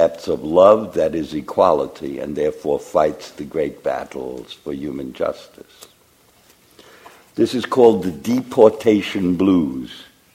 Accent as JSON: {"language": "English", "town": "New York City", "region": "New York", "country": "United States", "tie": "born there", "said": "Let me say I was born in New York City in 1933 in order to destroy Nazism."}